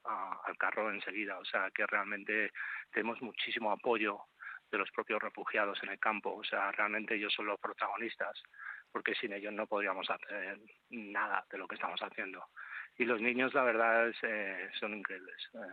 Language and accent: Spanish; Madrid, Community of Madrid, Spain; Soy de origen sirio, nací en Madrid, y me crié allí, pero bueno, siempre he tenido ese vínculo con Siria